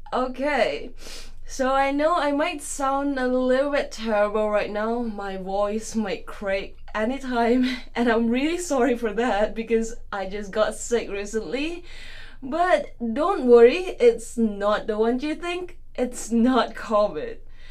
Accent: Borneo, Malaysia; And one special thing or one interesting facts that we often get from the people in Peninsula, from the people Peninsula here is that, are we people in Borneo State really living on

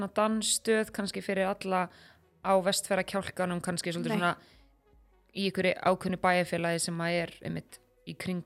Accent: Reykjavík, Capital Region, Iceland; Ég náttúrulega ólst upp í Breiðholtinu, sko.

